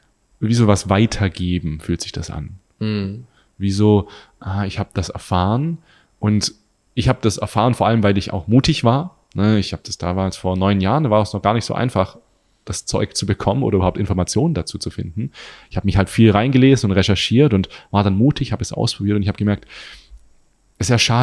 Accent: Göppingen, Baden-Württemberg, Germany; da war ich in meiner Heimat in Göppingen

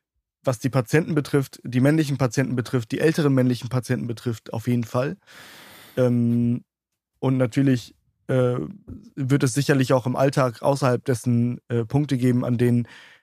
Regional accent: Hamburg, Germany; Ich bin direkt aus Hamburg, nicht aus der Nähe. Ich bin aus Hamburg.

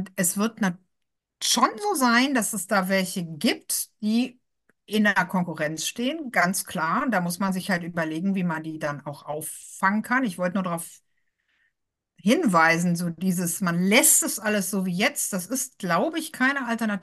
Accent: Bonn, North Rhine-Westphalia, Germany; Ich komme ja aus Bonn und das ist sehr nah am Ruhrgebiet.

